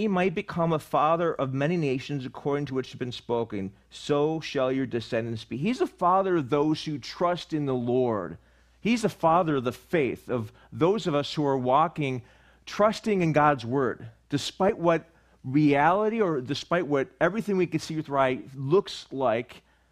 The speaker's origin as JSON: {"language": "English", "town": "Buffalo", "region": "New York", "country": "United States", "tie": "born or raised there", "moved": "yes", "said": "Remember one time we went back home, and this is back when we I moved from Buffalo, New York, and we had a childhood friend that we've known since we were four, right?"}